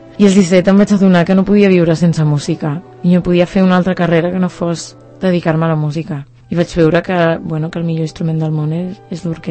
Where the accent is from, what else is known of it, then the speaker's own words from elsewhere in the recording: Algeciras, Andalusia, Spain; Soc de Cádiz, sí, soc d'Algeciras.